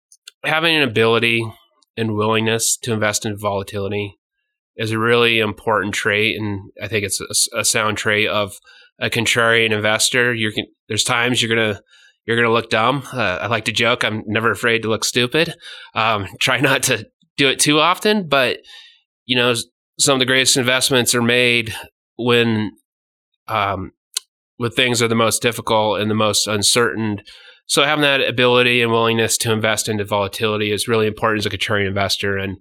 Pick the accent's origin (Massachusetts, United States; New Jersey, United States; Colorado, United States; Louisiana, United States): Colorado, United States; So I grew up in Northern Colorado and then went to the United States Military Academy at West Point.